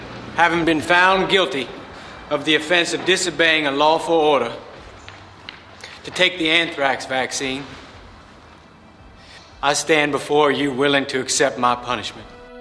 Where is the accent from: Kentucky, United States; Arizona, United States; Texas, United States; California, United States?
Kentucky, United States; Henderson; I'm now 20 years old, and I grew up in Henderson, Kentucky.